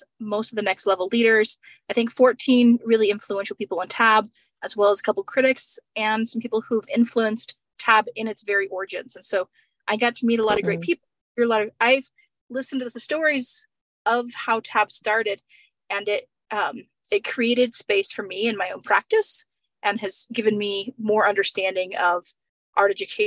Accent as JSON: {"language": "English", "region": "Wyoming", "country": "United States", "lives_now": "Colorado, United States", "said": "I am still struggling with saying that I'm from Wyoming, because now I'm moved to Colorado like last week."}